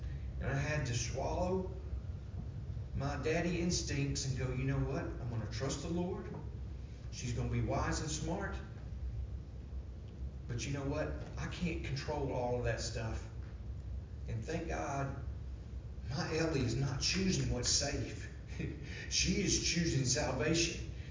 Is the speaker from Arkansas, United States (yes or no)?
yes; Arkansas, United States; I'm from Arkansas, and I love Tech, so I really don't like LSU.